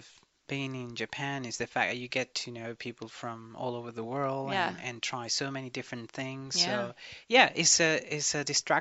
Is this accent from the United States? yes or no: no; Venezuela; English is a second language; Oh, it's very difficult because, as you said, I'm so far from my country.